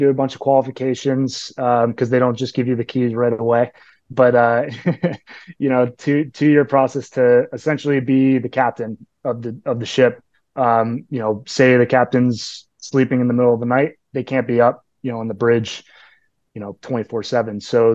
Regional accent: San Diego, California, United States; So I'm from San Diego, California. It's definitely not a traditional, hotbed, as they say, for lacrosse

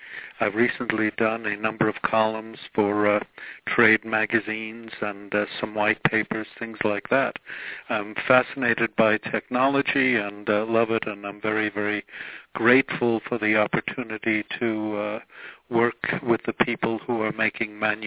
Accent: New York, United States; now in Wisconsin, United States; I grew up in New York, work in marketing.

